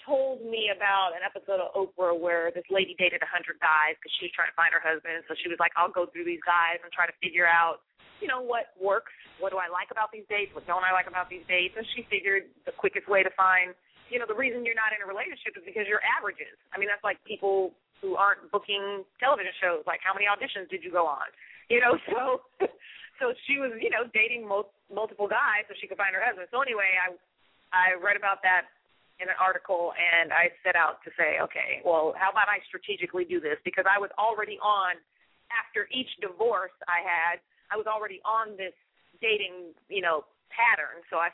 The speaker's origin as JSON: {"language": "English", "town": "San Jose", "region": "California", "country": "United States", "tie": "born or raised there", "said": "I'm going to my hometown in San Jose"}